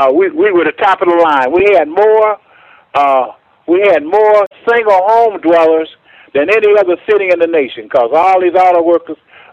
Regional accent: Detroit, Michigan, United States; I was born in Detroit. I'm second generation. My parents were sharecroppers from Georgia.

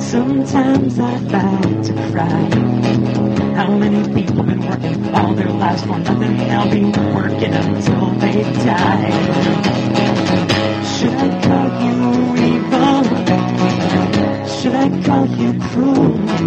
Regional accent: Maine, United States; So, I come from Maine, and I'm going to sing a song about Maine right now. It's called

